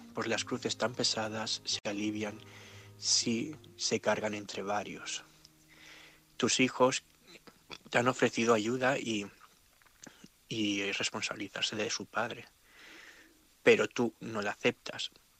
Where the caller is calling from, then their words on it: Gandia, Valencian Community, Spain; de Gandía